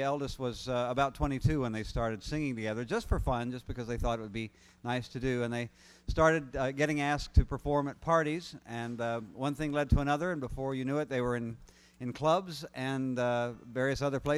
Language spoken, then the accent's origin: English; Jacksonville, Florida, United States; I'm from Jacksonville, and it's great to see so many on a beautiful Sunday afternoon.